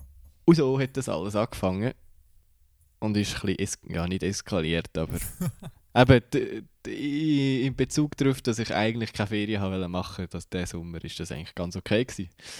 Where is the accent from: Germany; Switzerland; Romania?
Switzerland; Wir sind ja, Schweizer, wir haben Geld wie heu